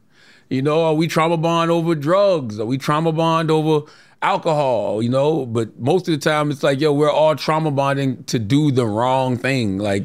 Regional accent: Moncks Corner, South Carolina, United States; Growing up in Monk's Corner gave me that I tend to tap into whenever, like, things get really hectic.

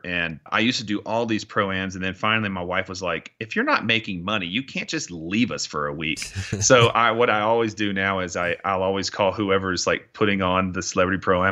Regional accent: Augusta, Georgia, United States; Yeah, originally Augusta, Georgia. Yeah, home of the Masters.

